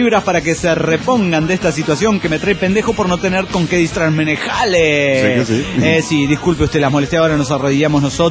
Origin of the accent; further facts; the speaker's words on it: Argentina; Yo soy de Argentina.